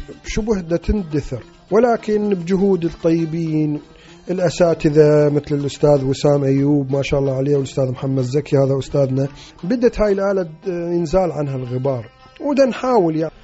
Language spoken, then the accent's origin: Arabic; Iraq; نفرح إحنا من نطلع كعراقيين